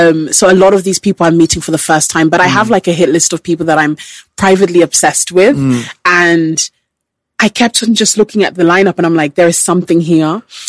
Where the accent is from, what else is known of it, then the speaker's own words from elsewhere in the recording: United Kingdom; As a British person, tea is more premium than champagne.